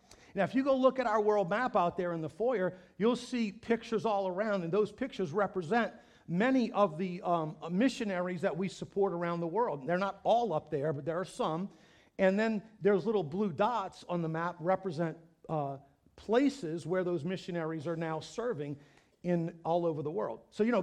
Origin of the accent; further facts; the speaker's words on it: Louisiana, United States; The food's terrible, but I'm from South Louisiana.